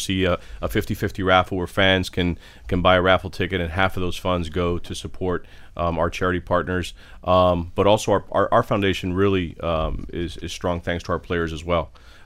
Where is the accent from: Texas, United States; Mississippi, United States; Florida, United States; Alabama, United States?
Florida, United States; Miami; I mean, we're both from Miami.